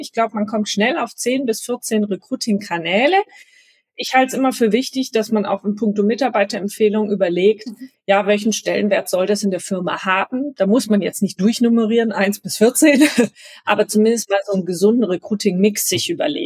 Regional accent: Stuttgart, Baden-Württemberg, Germany; moved away as an adult; now in Düsseldorf, Germany; Ich grüße erstmal aus Düsseldorf. Ich bin eigentlich Stuttgarterin, lebe seit 11 Jahren aber im Rheinland

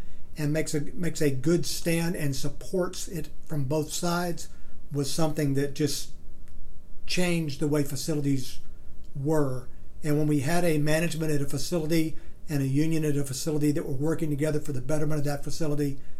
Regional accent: the South, United States; Growing up in the South, unions were very rare

